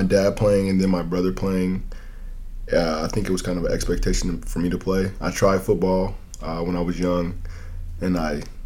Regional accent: Evanston, Illinois, United States; Nope, born and raised.

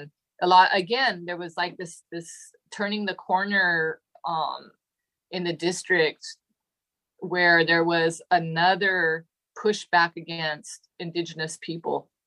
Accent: Seattle, Washington, United States; And, you know, I was born and raised in Seattle.

